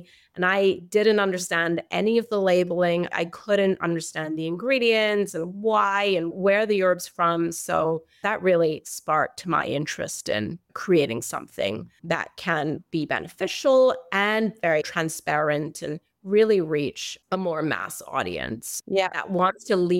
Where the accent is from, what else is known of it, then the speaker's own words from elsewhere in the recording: Hong Kong; Growing up in Hong Kong with traditional Chinese medicine, I always saw my grandparents take, you know, boiling their soups and teas